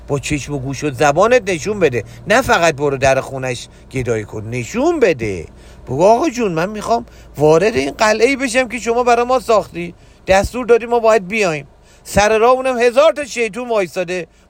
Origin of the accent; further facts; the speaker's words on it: Iran; چقدر قشنگ ما به عنوان یه ایرانی خواستیم خلق بشیم تو این کشور